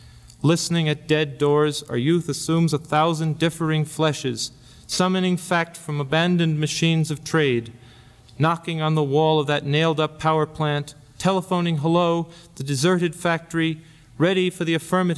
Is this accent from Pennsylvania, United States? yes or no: yes; Pittsburgh, Pennsylvania, United States; I come from Pittsburgh, Pennsylvania, which is kind of a gutsy mill town